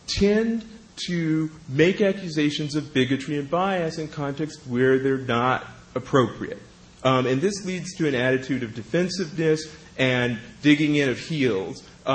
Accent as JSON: {"language": "English", "region": "California", "country": "United States", "tie": "born or raised there", "said": "My home state of California spends an astounding amount of money keeping people, mainly people of color, in jail."}